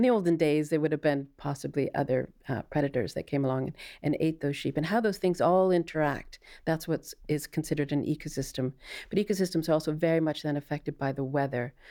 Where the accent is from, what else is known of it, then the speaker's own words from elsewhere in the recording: Yap, Micronesia; I grew up in a tiny little island called Yap near the Philippines. It's actually along the Marianas Trench. So one side of the island is the Marianas Trench.